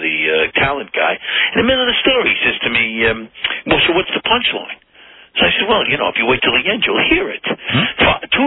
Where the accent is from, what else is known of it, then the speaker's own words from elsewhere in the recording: New York City, New York, United States; I came to New York. I'm back in New York in my hometown.